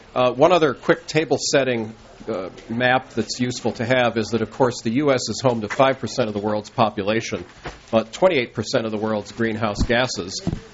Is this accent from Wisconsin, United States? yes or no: yes; Wisconsin, United States; now in Santa Monica, United States; But I'm glad to be back here in the Midwest. I'm from Wisconsin, so I can handle it.